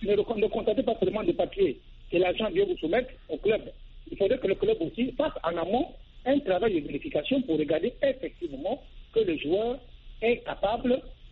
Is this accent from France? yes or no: no; Gabon; même nous-mêmes chez nous au Gabon, on en a pleuré beaucoup de footballeurs sur le terrain.